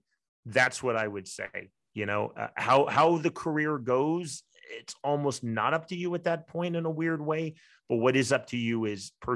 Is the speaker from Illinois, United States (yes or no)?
no; Shawnee, Kansas, United States; I'm from Shawnee, Kansas, a little suburb of Kansas City. I was raised by a single mom who's a public school art teacher.